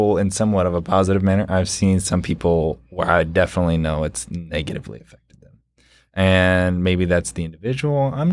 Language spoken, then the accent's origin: English; California, United States; I came from a conservative background, even though I was from California, pretty conservative background.